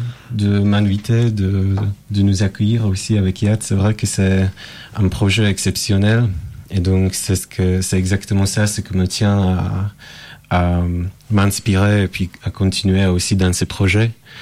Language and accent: French; Slovakia; accent: foreign; Je suis slovaque.